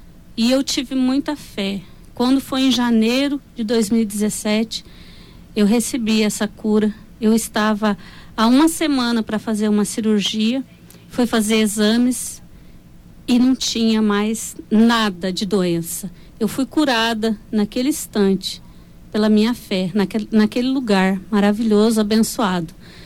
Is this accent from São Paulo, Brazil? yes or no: no; Dourados, Mato Grosso do Sul, Brazil; Eu sou de Dourados.